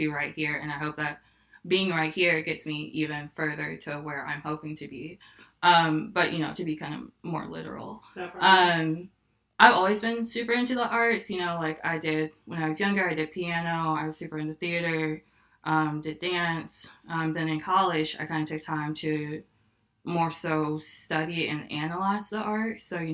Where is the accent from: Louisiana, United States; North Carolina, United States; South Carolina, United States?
North Carolina, United States; now in Chicago, United States; I am from North Carolina, living in Chicago for a few years now.